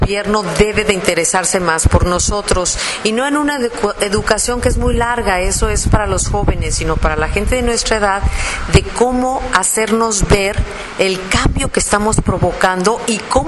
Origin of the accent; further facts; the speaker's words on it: Mexico; que tú y yo somos un recurso mexicano no renovable